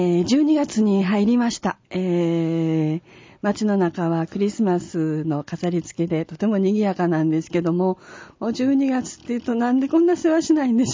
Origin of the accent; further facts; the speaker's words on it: Kyoto, Japan; 京都に生まれ育ってるとこうやっぱり山に囲まれてるのが安心で